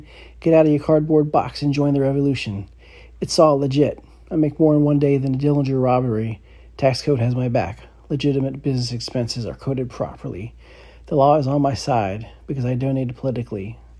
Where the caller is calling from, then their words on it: Florida, United States; coming from Florida, USA, and I am of Irish descent.